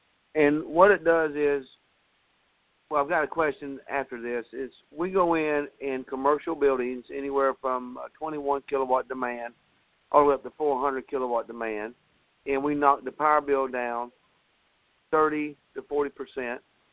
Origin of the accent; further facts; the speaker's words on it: Palatka, Florida, United States; I'm from Palatka, Florida.